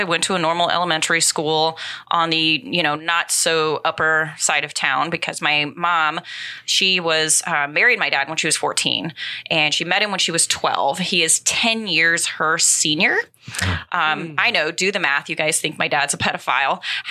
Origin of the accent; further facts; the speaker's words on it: Anchorage, Alaska, United States; also born or lived in Fairbanks; I was born in Fairbanks, raised in Anchorage. My father was an army troop, so he was serving up there. He worked on helicopters. That's where my twin sister and I were born.